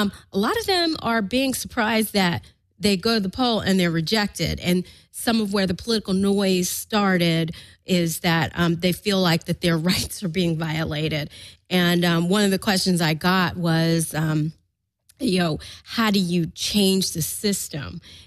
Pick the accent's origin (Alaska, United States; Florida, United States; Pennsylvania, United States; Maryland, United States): Florida, United States; You know, I grew up in Florida, and it makes me wonder